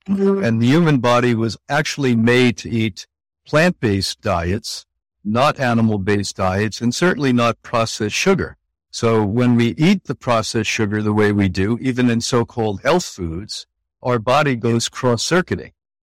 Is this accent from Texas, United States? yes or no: no; New York, United States; And of course, I'm from New York in America.